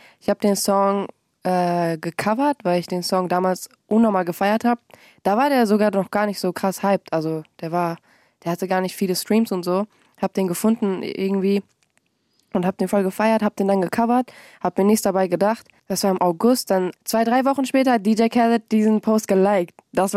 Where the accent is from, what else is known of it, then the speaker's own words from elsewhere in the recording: North Rhine-Westphalia, Germany; Ich bin 19 Jahre alt. Ich komme tatsächlich aus einem Dorf. Im Sauerland, so ganz isoliert